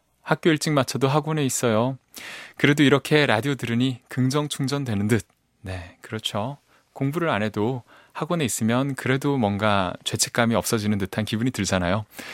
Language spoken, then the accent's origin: Korean; Gyeongsang, South Korea; 제가 고향이 경상도라서요. 그 서울 말에 대한 좀 강박이 있어요. 그래서 되게 열심히 연습을 사투리 쓸까봐 네 요즘 열심히 연습을 했습니다.